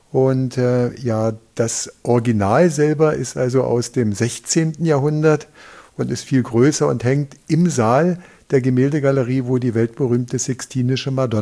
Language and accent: German; Germany; Der wird nicht ausgesprochen Correggio, wie wir das immer sagen als Deutsche